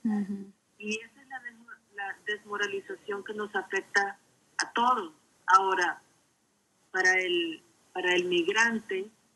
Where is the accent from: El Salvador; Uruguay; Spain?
El Salvador; now in Texas, United States; Yo soy de El Salvador originalmente, pero ya llevo unos quizás casi 30 años de vivir en los Estados Unidos. Pero siempre muy conectada a mi cultura latina